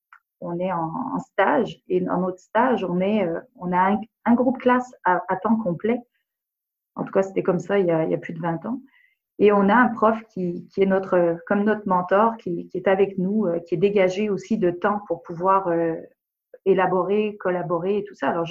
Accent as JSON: {"language": "French", "country": "France", "said": "Moi, vous savez, je suis française d'origine, donc ma formation pédagogique, elle vient en fait de ce que j'ai fait en France."}